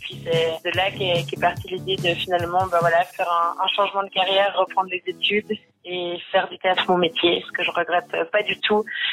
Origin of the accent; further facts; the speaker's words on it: Geneva, Switzerland; born there; j'ai 35 ans, je suis née à Genève. C'est là aussi que j'exerce mon métier de comédienne.